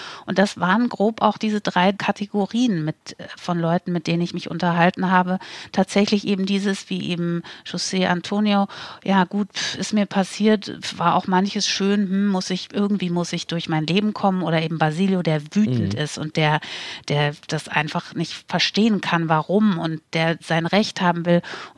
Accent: West Germany, Germany; wusste als Wessi tatsächlich überhaupt nicht, dass es so viele MosambikanerInnen in der DDR gegeben hat.

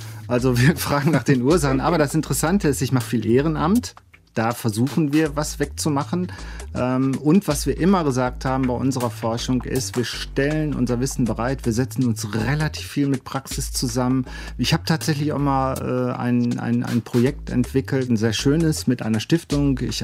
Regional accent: Essen, North Rhine-Westphalia, Germany; Zeche Zollverein, Weltkulturerbe, als Essener, ich sage ja immer irgendwie, da entwickelt man natürlich so eine Heimatliebe

